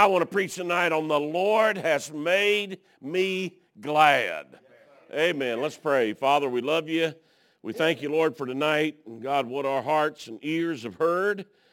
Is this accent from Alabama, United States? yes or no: yes; Alabama, United States; I know I'm from Alabama, but I vote for Sister Nun to be put in some kind of office.